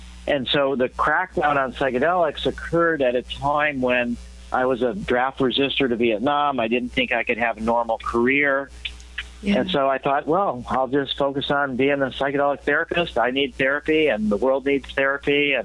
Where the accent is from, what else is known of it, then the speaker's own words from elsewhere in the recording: United States; And then growing up in America during the Cuban Missile Crisis and the whole idea of, you know, kids in school being taught to duck under their desks and cover in case there was a nuclear explosion